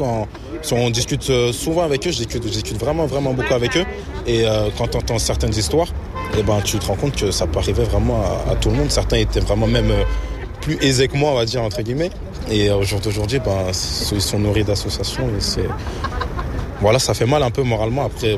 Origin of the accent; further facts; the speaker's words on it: Valenton, Île-de-France, France; je suis originaire de Valenton dans le Val-de-Marne. Je suis âgé maintenant de 22 ans, je suis de l'année 1994.